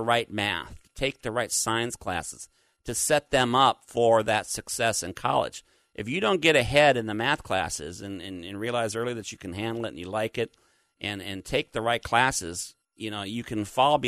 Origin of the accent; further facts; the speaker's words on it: Minnesota, United States; Well, it used to be cold enough where I grew up in Minnesota to start up the fire and do all of those things.